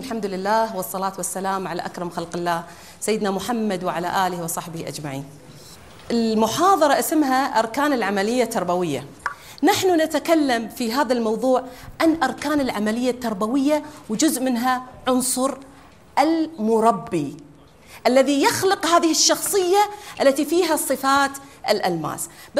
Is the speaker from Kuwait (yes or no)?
yes; Kuwait; أنا كويتية لكن